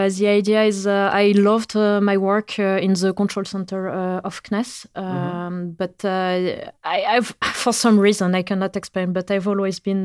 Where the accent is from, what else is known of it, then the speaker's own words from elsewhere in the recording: France; English is a second language; So, for example, as you mentioned, I come from France